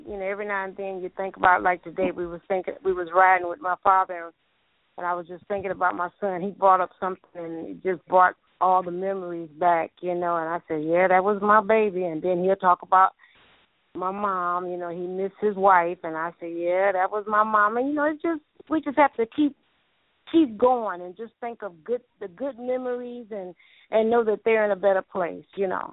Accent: Detroit, Michigan, United States; now in Houston, United States; Yes, I'm from Detroit, but right now I live in Houston.

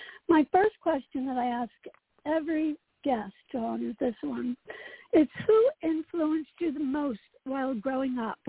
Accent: Asbury Park, New Jersey, United States; growing up in Asbury Park and then having my brother be so involved in music, and my mother was a singer

